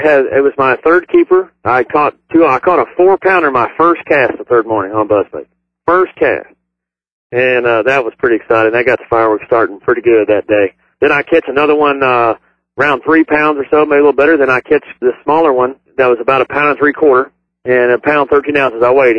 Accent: Texas, United States; I'm from Texas. I fish grass beds at my home lake, Lake Fork, Sam Rayburn, and all those other ones.

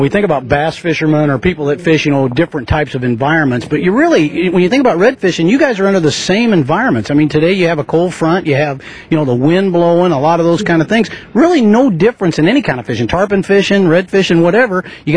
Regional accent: Illinois, United States; also born or lived in Florida; I'm a Yankee. I come from Illinois and get a chance to, you know, come down here once in a while and that kind of stuff, but lived a lot of my life in Florida.

